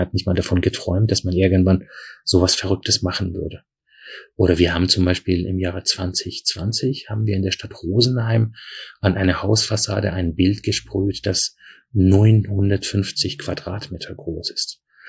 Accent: Iran; moved away; Mittlerweile waren aber auch alle unsere Sachen im Iran beschlagnahmt, unser Haus, unsere Autos, unser Garten. Wir waren eine sehr wohlhabende Familie

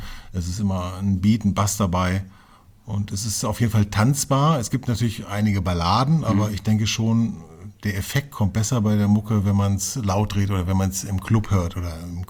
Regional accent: Hameln, Lower Saxony, Germany; also born or lived in Hannover; Das heißt, ich bin von Hannover nach Hameln gezogen, bin dort aufgewachsen, dann bin ich nach Befern gezogen, auch im Weserbergland, bin ja ein alter Niedersachse

